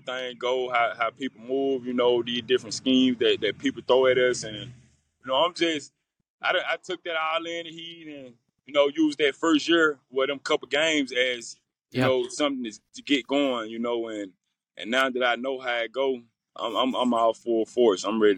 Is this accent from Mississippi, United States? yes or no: yes; Laurel, Mississippi, United States; I'm back in Mississippi, back in my hometown in Laurel, Mississippi.